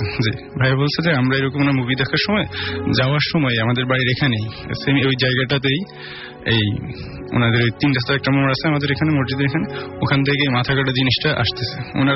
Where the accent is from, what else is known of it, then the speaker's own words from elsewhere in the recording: Lakshmipur, Chittagong Division, Bangladesh; now in Dhaka, Bangladesh; থাকি মিরপুরে, আমার গ্রামের বাড়ি হচ্ছে লক্ষ্মীপুর।